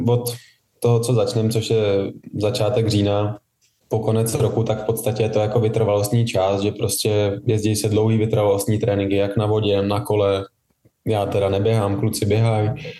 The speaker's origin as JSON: {"language": "Czech", "town": "Nymburk", "region": "Central Bohemian Region", "country": "Czechia", "tie": "born or raised there", "said": "tak jsem z Nymburka, tam jsem vyrůstal"}